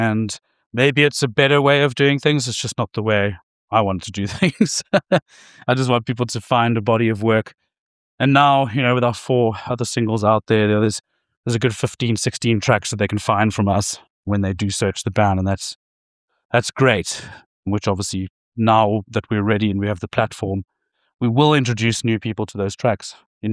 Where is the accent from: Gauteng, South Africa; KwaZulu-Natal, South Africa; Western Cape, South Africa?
Western Cape, South Africa; Hout Bay; my time growing up in Hout Bay, actually. And yeah, when we were sort of 15, 16, it's one of those very small towns